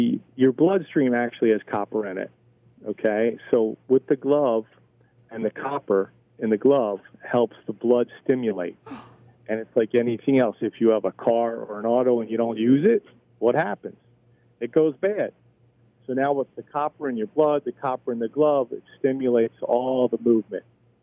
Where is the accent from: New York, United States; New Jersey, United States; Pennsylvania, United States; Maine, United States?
New Jersey, United States; I was born and raised in New Jersey.